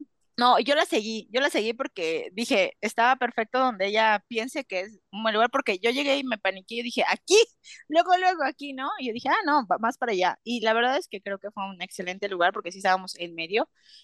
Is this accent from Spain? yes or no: no; Mexico; ya sabrán cómo somos las mexicanas